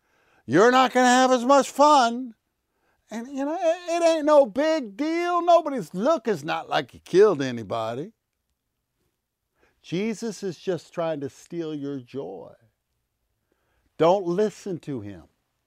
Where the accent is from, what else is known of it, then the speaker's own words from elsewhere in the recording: Charlotte, North Carolina, United States; You know, I grew up in Charlotte, North Carolina.